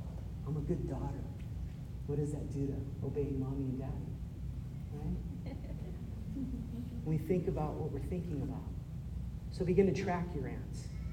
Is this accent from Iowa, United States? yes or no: no; California, United States; Growing up in California, there was all of these little, my mom called them sugar ants.